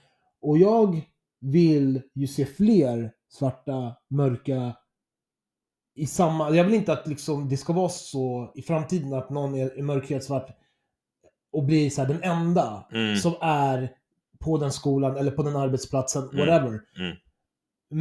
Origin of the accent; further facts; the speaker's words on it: Sweden; När jag växte upp i Sverige på 1800-talet.